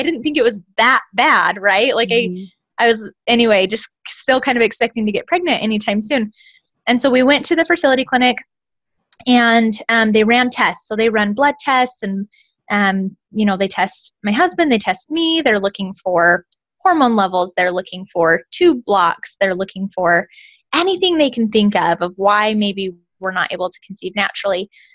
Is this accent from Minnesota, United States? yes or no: no; Utah, United States; I live here in Utah. I was born and raised in Utah, and I met my husband in college.